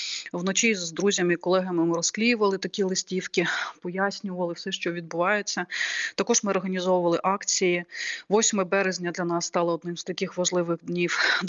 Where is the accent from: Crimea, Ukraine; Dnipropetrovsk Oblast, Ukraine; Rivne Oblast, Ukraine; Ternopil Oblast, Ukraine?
Crimea, Ukraine; Yalta; я сама вперше особисто побачила російські БТР і російські військові машини в моїй рідній Ялті.